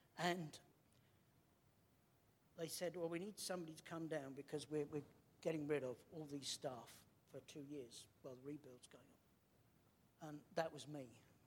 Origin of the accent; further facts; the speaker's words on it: Canterbury, South East England, United Kingdom; You know, I was born in Canterbury, in one location, not far from Steve, actually. I then moved house to another bit of Canterbury. I then got married and moved to a flat in another bit of Canterbury.